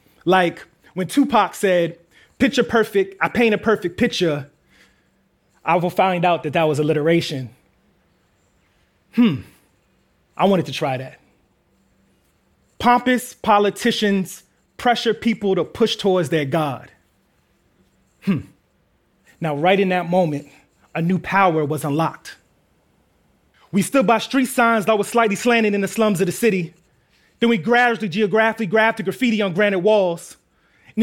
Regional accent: Queens, New York, United States; What can I say? We're from Queens.

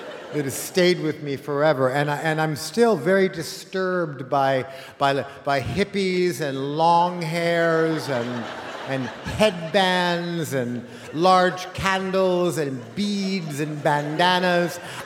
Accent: Los Angeles, California, United States; born there; I was born in Los Angeles, in a house, in a canyon, that was in a nest of palm trees

